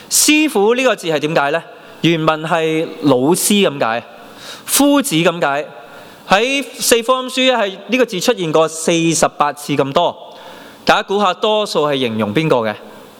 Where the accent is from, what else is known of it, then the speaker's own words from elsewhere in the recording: Hong Kong; 但我哋香港人通常點啊？快快地說，快快地動怒噶嘛